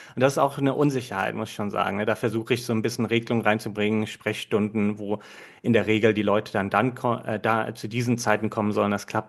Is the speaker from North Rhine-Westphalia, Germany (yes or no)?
yes; Cologne, North Rhine-Westphalia, Germany; meiner Heimatstadt von Köln